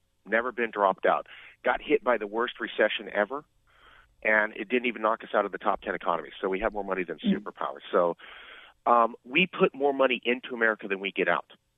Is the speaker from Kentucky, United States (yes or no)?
no; Fresno, California, United States; You know, I'm from Fresno, right? It's conservative.